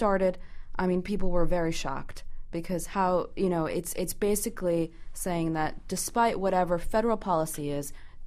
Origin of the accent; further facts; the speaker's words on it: Danbury, Connecticut, United States; You know, I'm from Danbury. I grew up there.